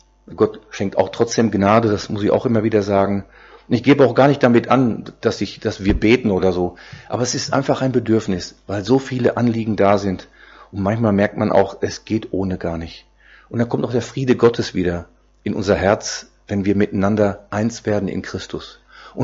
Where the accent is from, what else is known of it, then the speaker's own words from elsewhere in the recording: North Rhine-Westphalia, Germany; Als ich nach Schleswig-Holstein kam, Mitte der 70er Jahre, ich komme sonst aus NRW, ich bin Sauerländer